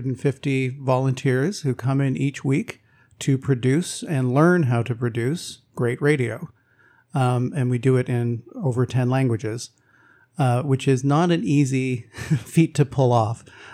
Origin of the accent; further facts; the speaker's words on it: Montreal, Quebec, Canada; so I grew up in Montreal